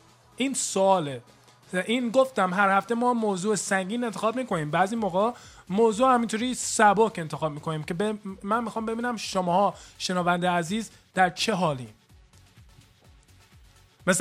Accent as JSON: {"language": "Persian", "country": "United States", "tie": "born or raised there", "said": "من خودم متولد آمریکا هستم، میدونی چی میگم، اینجا هم بزرگ شدم، اینجا هم به دنیا اومدم، بعدا با همه این صورت ها حتی مادرم هم آمریکاییه، یعنی مادرم هم آمریکای سیاه‌پوسته."}